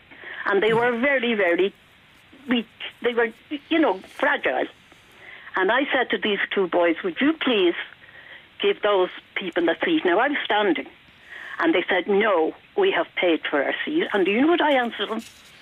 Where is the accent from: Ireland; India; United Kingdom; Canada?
Ireland; We all know, we are Irish, and we went through the thing.